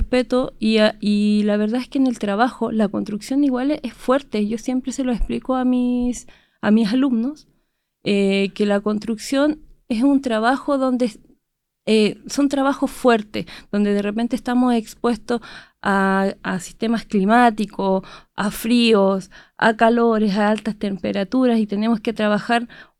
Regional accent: Angol, Araucanía, Chile; moved away as an adult; now in Osorno, Chile; Sí, yo soy de Angol, llegué el 2016 acá a Osorno

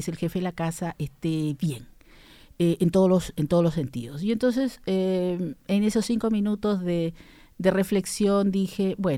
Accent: Peru; como buena peruana, a nosotros nos crían desde chicas

